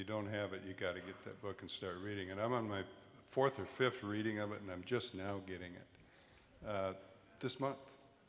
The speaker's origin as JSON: {"language": "English", "town": "Sequim", "region": "Washington", "country": "United States", "said": "I'm from Sequim, Washington. Try to find that on a map somewhere."}